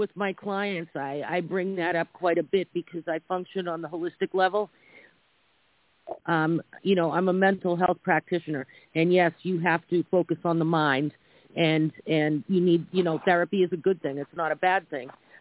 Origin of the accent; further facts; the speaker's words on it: New York, United States; also born or lived in Boston; Because I'm from New York and Boston, and you know, I'm Italian.